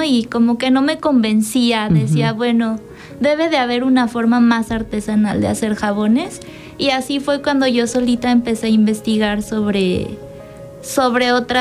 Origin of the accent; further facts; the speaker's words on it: Mexico City, Mexico; born there; now in Cuernavaca, Mexico; Pues desde, o sea, ya vivíamos aquí en Cuernavaca, uh-huh. Pero nací en Ciudad de México, los 31 años que tengo.